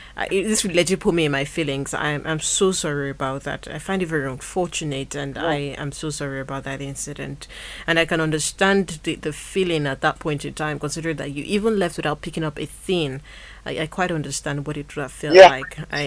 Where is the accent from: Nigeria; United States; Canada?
Nigeria; moved away; as a Nigerian who left Nigeria to be in the diaspora, I know that there are certain things that you would have seen that you yearn for your own country.